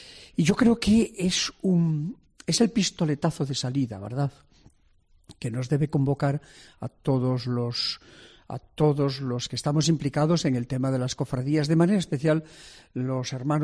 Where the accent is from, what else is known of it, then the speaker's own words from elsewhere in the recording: Ferrol, Galicia, Spain; quizá condicionado por mi época de chaval en Ferrol